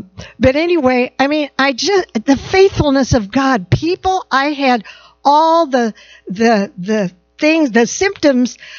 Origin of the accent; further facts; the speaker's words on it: Dodge, Nebraska, United States; And so I come from Dodge, Nebraska, a little town of 600 some